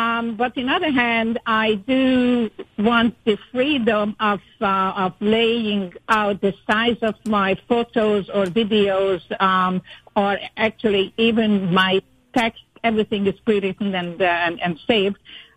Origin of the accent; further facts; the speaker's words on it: Rochester, United States; now in Florida, United States; I am from Rochester and presently from not so sunny Florida.